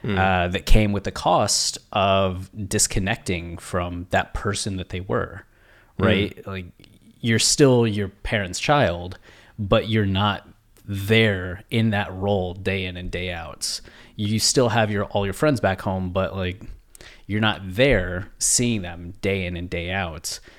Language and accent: English; Ohio, United States; I look at this with people that I grew up with in Ohio, where a lot of them, you had some people that never wanted to leave, right?